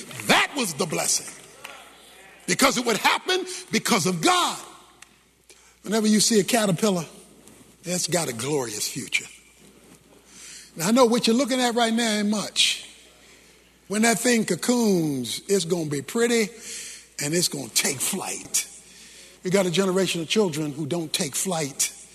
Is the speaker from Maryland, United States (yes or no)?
yes; Baltimore, Maryland, United States; When I was growing up in Baltimore, we went duck pin bowling.